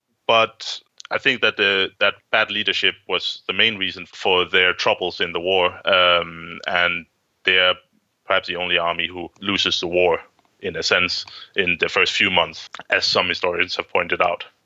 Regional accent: Denmark; English is a second language; I'm an historian from Denmark

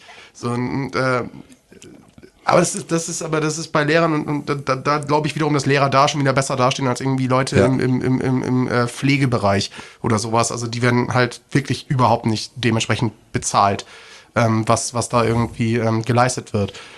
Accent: Lower Saxony, Germany; Ich komme ja aus Niedersachsen

